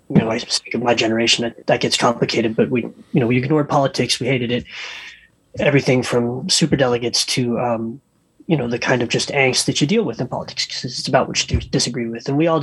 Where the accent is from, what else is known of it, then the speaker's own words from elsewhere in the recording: Seattle, Washington, United States; I'm born and raised in Seattle, been around this neck of the woods.